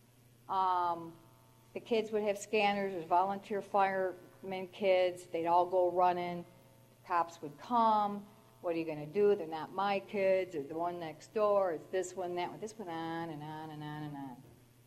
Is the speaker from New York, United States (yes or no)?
yes; Buffalo, New York, United States; I moved out to a rural area about 12 years ago. I grew up in Buffalo.